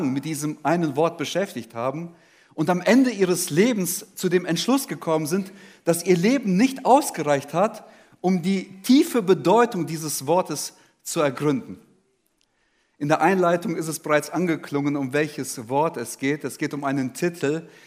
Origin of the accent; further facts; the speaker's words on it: Almaty, Kazakhstan; ich komme aus Kasachstan, aus der Stadt Alma-Ata.